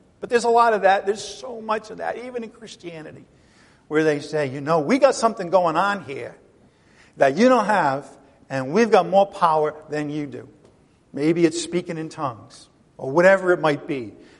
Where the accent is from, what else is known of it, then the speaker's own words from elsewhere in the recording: New England, United States; But I come from New England, where I told you this last week.